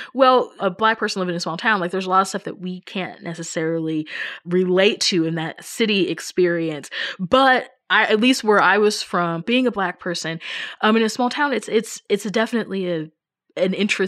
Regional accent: Kansas City, Missouri, United States; also born or lived in Springfield, Missouri / Virginia; now in Chicago, United States; I was born in Missouri. I grew up in the Kansas City area and then lived in southern Missouri for a while, Springfield, Missouri. Then lived in Virginia outside of Washington, D.C., and now I'm in Chicago.

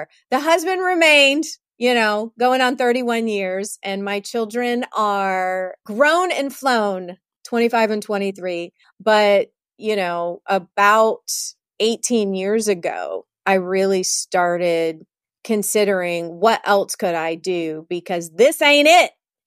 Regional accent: Savannah, Georgia, United States; born there; I was born in Savannah, Georgia. I was raised in the Catholic Church.

